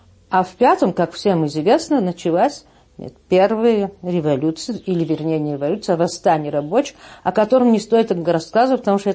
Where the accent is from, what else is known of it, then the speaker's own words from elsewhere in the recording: Moscow, Russia; born there; Родилась я в Москве, в семье русской дворянской семье.